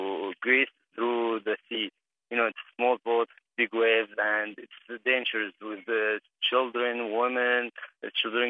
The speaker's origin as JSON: {"language": "English", "country": "Syria", "tie": "born or raised there", "lives_now": "Germany", "said": "If the war ends there, I think I'll go back to Syria. It's my hometown, my family there, my father, my mother, my little brother there."}